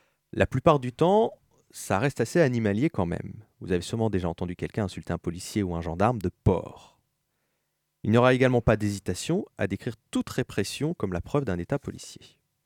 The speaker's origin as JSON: {"language": "French", "region": "Normandy", "country": "France", "said": "Non, je viens pas du nord, je viens de la Normandie."}